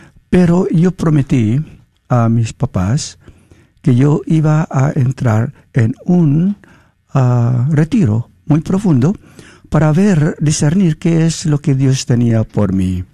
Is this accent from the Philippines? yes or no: yes; Philippines; yo nací como católico en las Filipinas, tenía padres católicos